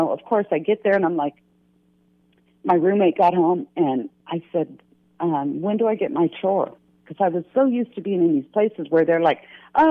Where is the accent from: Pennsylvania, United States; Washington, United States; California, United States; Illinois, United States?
California, United States; San Diego; I mean, I'm from San Diego, so when we say cold, it's definitely not North Dakota cold